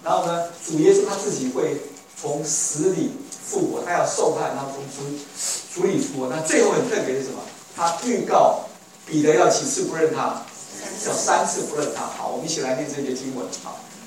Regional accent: China; 所以现在呢，我们中国人呢也常常吃月饼啊，来庆祝中秋节，一面赏月。

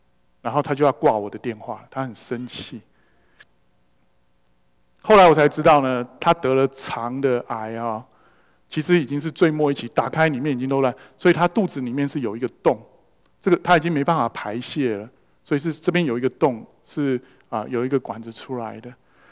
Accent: Taiwan; 我也是从台湾来的

